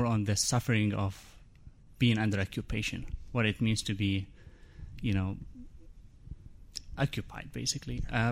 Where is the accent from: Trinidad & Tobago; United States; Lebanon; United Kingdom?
Lebanon; South Governorate; English is a second language; I come actually from South Lebanon, and I know what occupation is because Southern Lebanon was occupied by Israel for over than 28 years.